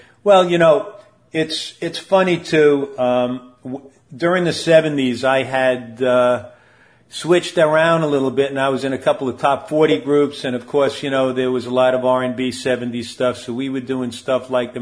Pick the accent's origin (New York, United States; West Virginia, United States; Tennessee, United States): New York, United States; New York City; I came from New York City as well